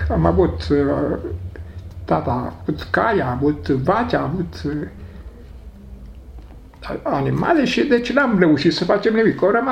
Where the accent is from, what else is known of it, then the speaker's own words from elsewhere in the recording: Bessarabia, Moldova; moved away as an adult; Deci noi am fugit din Basarabia ca să nu fim deportați în Rusia, în Siberia, și ne-a deportat aici. Pe motiv că noi suntem basarabeni și am fugit de ruși